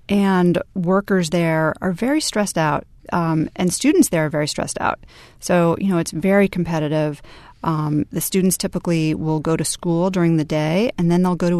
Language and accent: English; United States; These were big men doing sort of partner yoga, which is not something I really expected to see being an American